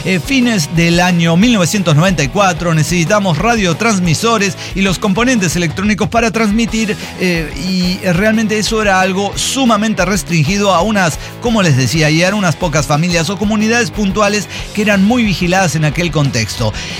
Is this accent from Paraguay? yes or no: no; Mexico; tiene el pasaporte mexicano. Porque soy mexicano.